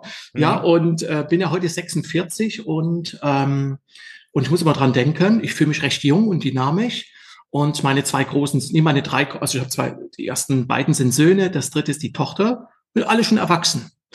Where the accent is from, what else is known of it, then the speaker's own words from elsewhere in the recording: East Germany, Germany; so bin ich aufgewachsen, bin am Osten aufgewachsen.